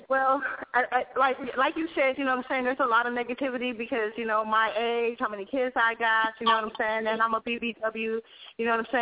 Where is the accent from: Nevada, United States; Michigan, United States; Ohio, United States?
Nevada, United States; Las Vegas; I'm from Las Vegas, you know what I'm saying, CEO of 3XR ENT, which is my record label